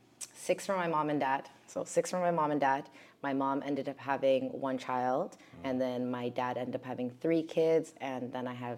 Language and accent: English; Toronto, Ontario, Canada; All right, so I am from South Etobicoke. I was born and raised there.